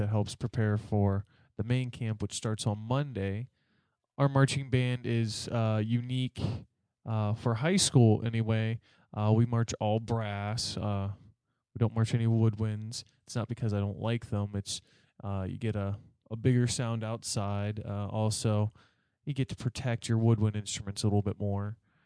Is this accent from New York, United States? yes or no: no; Grove City, Pennsylvania, United States; born there; I was born in Grove City.